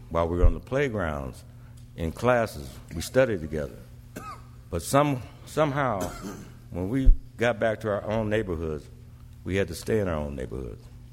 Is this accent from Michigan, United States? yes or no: no; Omaha, Nebraska, United States; they vividly remember how we grew up in South Omaha as a melting pot community, which boded well for me later on in life, enabling me to understand other cultures.